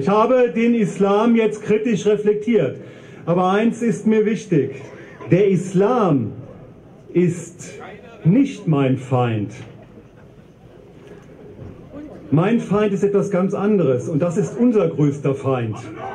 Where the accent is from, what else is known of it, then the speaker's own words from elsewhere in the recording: Germany; wenn wir als Deutsche, und wir haben eine besondere Aufgabe